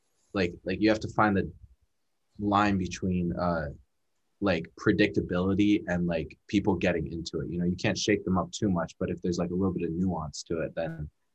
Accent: Abington, Pennsylvania, United States; now in Pittsburgh, United States; So I'm from Abington, which is right outside Philly.

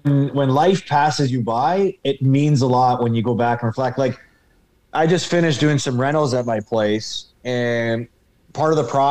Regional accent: Ontario, Canada; has some sort of connection to growing up in Ontario.

